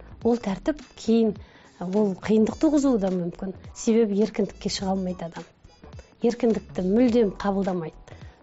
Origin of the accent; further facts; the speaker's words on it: Akshukyr, Mangystau Region, Kazakhstan; born there; Маңғыстау, Ақшұқыр деген ауыл.